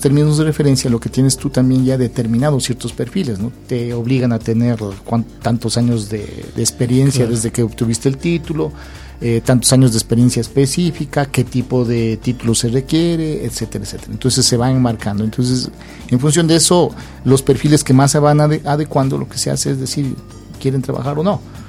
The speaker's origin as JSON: {"language": "Spanish", "town": "Tulcán", "region": "Carchi", "country": "Ecuador", "said": "yo soy de Viena, Viena al Norte. Yo soy de Tulcán"}